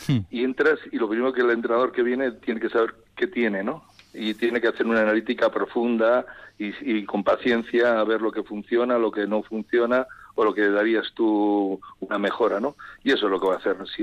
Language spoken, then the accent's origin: Spanish; Miranda de Ebro, Castile and León, Spain; entre Vitoria, perdona, también Miranda, que es mi pueblo, y Madrid.